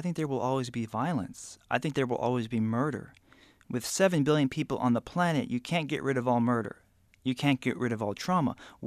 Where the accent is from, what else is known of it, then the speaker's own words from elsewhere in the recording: Alabama, United States; because my mother's Korean, my father's half white and half black, and I grew up in Alabama.